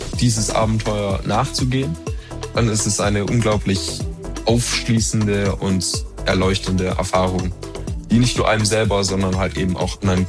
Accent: Germany; moved away; Ich habe 13, 14 Jahre lang in Deutschland Fußball gespielt, in meiner Heimatstadt.

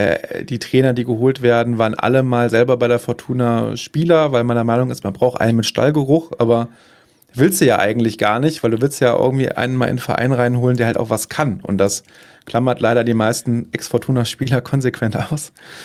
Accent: Düsseldorf, North Rhine-Westphalia, Germany; Also ich war jetzt als Düsseldorfer mehr im Frankfurter Stadion als beim eigenen Team.

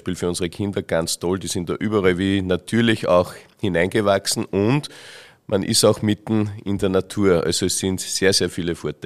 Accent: Wolfern, Upper Austria, Austria; Gerade auch bei uns daheim in Wolfern ist das Wirtschaftsleben enorm gewachsen.

